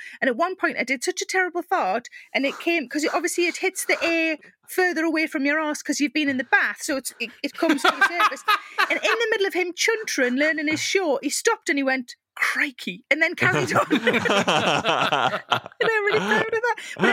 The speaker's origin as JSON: {"language": "English", "town": "South Shields", "region": "North East England", "country": "United Kingdom", "said": "Well, I'm from South Shields, and I was once stopped in South Shields town centre by a woman who recognised me."}